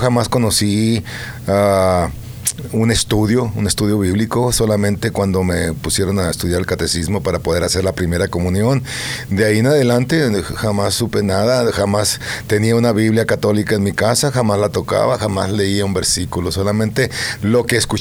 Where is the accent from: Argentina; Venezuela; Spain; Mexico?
Mexico; Ensenada, Baja California; Yo soy de México, soy de Ensenada, Baja California. Esta es una ciudad que está cerca de la frontera.